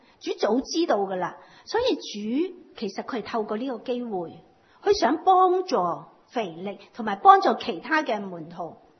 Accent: China; 我们中国人呢的体质真的有不同

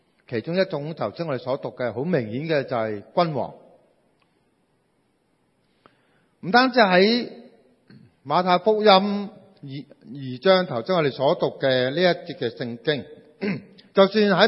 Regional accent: Hong Kong; 即系用我哋香港人嘅说，香港人嘅说话

